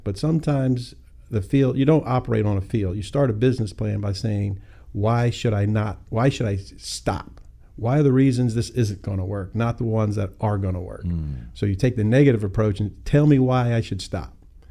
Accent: Washington, District of Columbia, United States; I was born in Washington, D.C., my mom raising five boys by herself in a government-subsidized project. So I'm a welfare child.

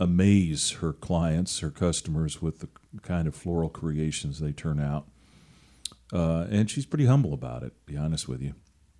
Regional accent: Seattle, Washington, United States; And I grew up in the Seattle area, so we're used to that sort of drizzle, right?

